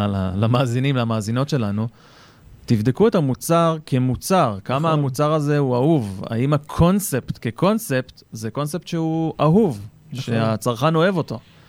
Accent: Rishon LeZion, Central District, Israel; אני גדלתי בראשון לציון

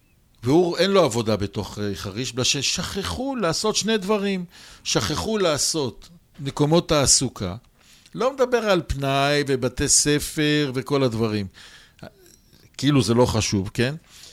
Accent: Jerusalem, Jerusalem District, Israel; במקום לראות את כל הכאוס הזה בירושלים, העיר שלי

